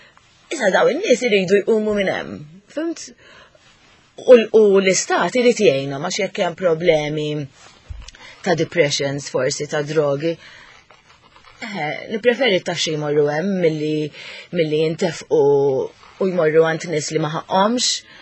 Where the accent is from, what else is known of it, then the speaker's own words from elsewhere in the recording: Southern Region, Malta; Jiena wkoll niġu minn naħat isfel ta' Malta, però din li ngħidu I'm proud